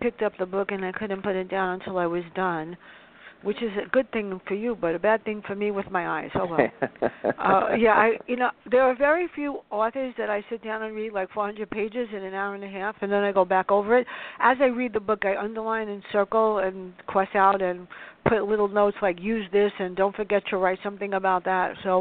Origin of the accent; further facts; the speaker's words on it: New York City, New York, United States; Me, I grew up in the South Bronx in a tough neighborhood. So to me, I grew up with everybody.